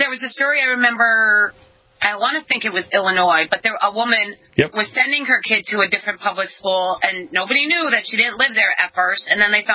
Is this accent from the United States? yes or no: no; Ireland; And I'm Irish, so don't get me started about what the English did to the Irish.